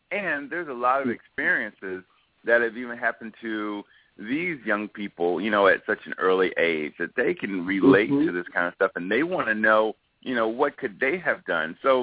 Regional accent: the South, United States; I grew up in the South. I've always been big and black.

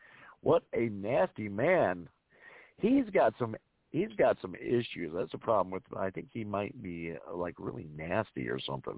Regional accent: Arkansas, United States; I really am going to come to Arkansas and see you. You know, it's my home state

